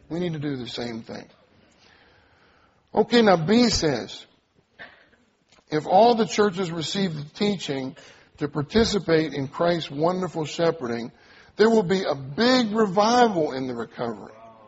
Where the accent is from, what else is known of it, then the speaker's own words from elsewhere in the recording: Pittsburgh, Pennsylvania, United States; I come from Pittsburgh too. We're from the same area.